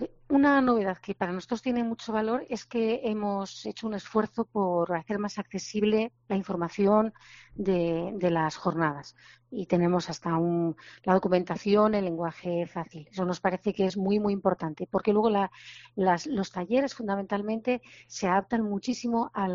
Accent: Lerín, Navarre, Spain; now in Andalusia, Spain; en Andalucía, que es donde yo trabajo, aunque soy de Lerín

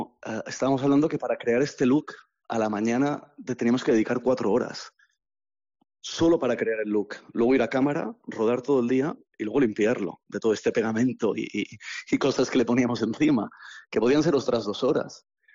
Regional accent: Barcelona, Catalonia, Spain; moved away as an adult; now in London, United Kingdom; Yo soy de Barcelona, soy aquí español de Barcelona. Decidí irme a Londres ya no tan joven. Pensé que era como mi último tren, tenía 30 años.

